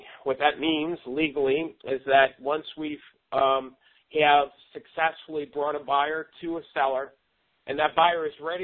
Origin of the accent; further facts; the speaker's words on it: New York, United States; Me, technically, and I'm from New York, and because he's an investor, this is what I would do.